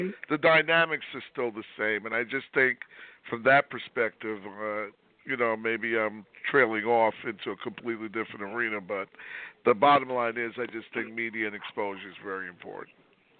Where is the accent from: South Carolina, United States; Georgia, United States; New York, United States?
New York, United States; Brooklyn; And I grew up in Brooklyn.